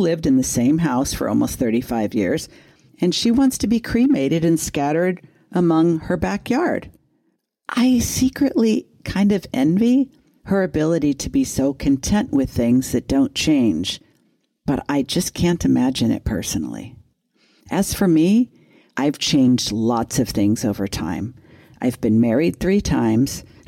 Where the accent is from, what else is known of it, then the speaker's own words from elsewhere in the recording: Los Angeles, California, United States; After all, I was born in Los Angeles, and even though I have lived in a number of different areas, LA had always been home.